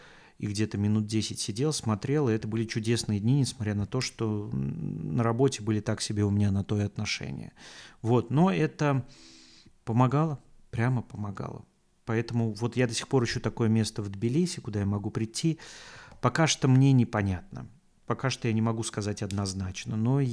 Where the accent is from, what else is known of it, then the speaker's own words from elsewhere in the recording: Volga region, Russia; Да сама Волга, господи, я волжанин на всю оставшуюся жизнь, вот и все. Даже живя в какой-то другой стране, я на ней, я из нее.